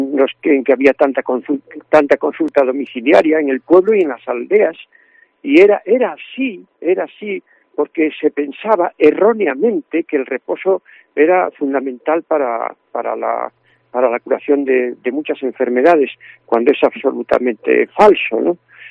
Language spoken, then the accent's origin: Spanish; Pontedeume, Galicia, Spain; Y en la ladera este del Monte Breamo está mi pueblo, donde nací, Ponte Deume.